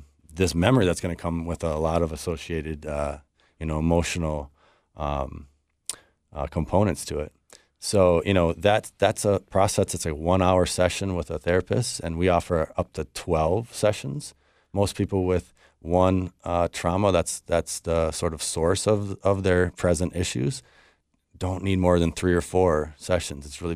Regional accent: Red Wing, Minnesota, United States; Yeah, I'm from Red Wing, Minnesota.

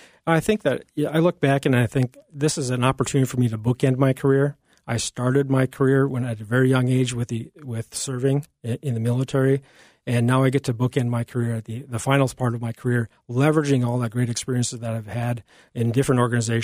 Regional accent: Duluth, Minnesota, United States; I'm from Duluth and I joined the 109th Combat Maintenance Unit out of Duluth.

